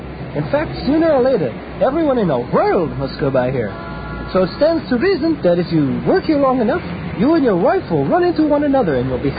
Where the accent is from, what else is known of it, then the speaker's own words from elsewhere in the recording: Huntington, United States; I grew up right here in Huntington.